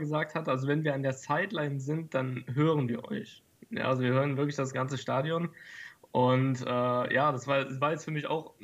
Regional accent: Rhineland-Palatinate, Germany; ich komme aus Rheinland-Pfalz.

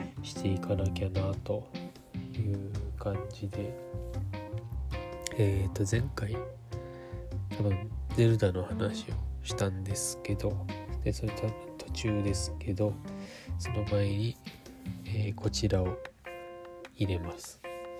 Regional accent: Kurume, Fukuoka, Japan; 福岡県久留米市にある、ケンビル自体はもう久留米市か。そうですね。我が故郷の

